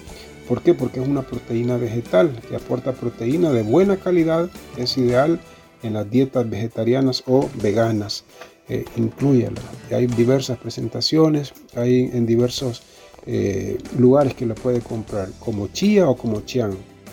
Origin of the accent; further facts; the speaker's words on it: El Salvador; eso es muy también de nuestra tradición como familias salvadoreñas, la consumimos.